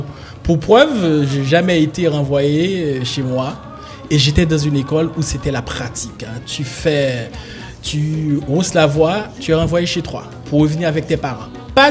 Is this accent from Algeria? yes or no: no; Carrefour, Ouest, Haiti; also born or lived in Delmas; Je suis né à Thor 73, à Thorland, à Carrefour. Et puis, j'ai migré à Mariani en 1996. Et puis j'ai laissé en 2004.